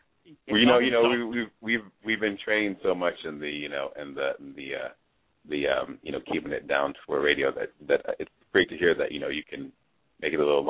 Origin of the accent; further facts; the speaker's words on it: Houston, Texas, United States; I grew up in Houston, Texas. And in Texas, you know, it's very much the South.